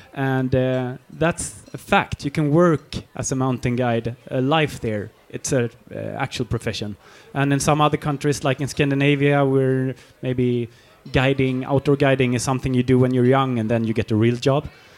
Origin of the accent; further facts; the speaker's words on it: Berlin, Germany; also born or lived in Sweden; No, I grew up in West Berlin, actually, behind the wall at that time.